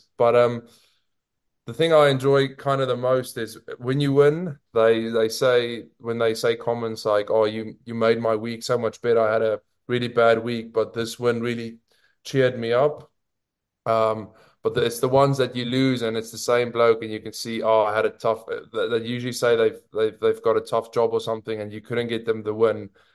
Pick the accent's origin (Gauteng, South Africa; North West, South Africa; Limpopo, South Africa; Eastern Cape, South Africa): Gauteng, South Africa; Pretoria; now in England; growing up in Pretoria and going to games at Loftus and stuff, and rugby being so big of a sport back home in South Africa.